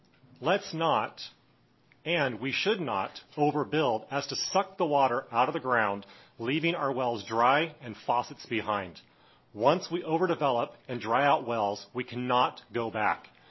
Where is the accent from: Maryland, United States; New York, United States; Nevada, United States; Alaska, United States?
Nevada, United States; Reno; I'm from Reno, Nevada in Washoe County, 115 Ravine Court. I also am a well owner and native to Nevada.